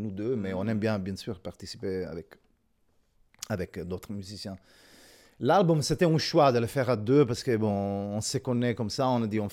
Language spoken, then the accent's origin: French; Sicily, Italy; Moi aussi, parce que je viens de Sicile, donc j'ai des collaborations là-bas.